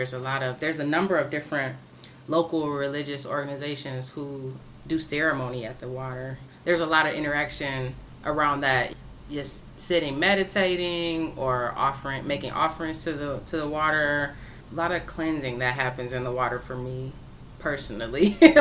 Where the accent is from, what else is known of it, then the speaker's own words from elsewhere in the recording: Detroit, Michigan, United States; Yeah, I grew up in Detroit.